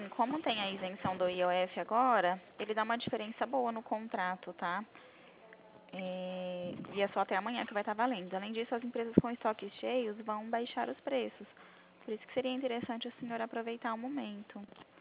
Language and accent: Portuguese; Presidente Prudente, São Paulo, Brazil; eu sou de Presidente Prudente